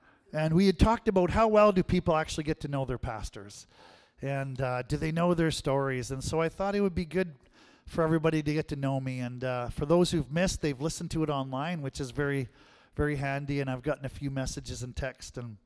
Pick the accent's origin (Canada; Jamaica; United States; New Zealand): Canada; Binscarth, Manitoba; I grew up in the village of Binscarth. I moved from Binscarth, Manitoba, of a village of about 400, 500 people.